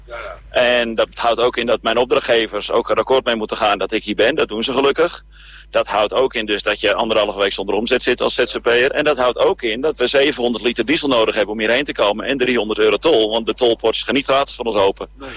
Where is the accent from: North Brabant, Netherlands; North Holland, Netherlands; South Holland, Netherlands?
North Holland, Netherlands; De Rijp; Ik kom uit de Rijp, Noord-Holland, bij Purmerend.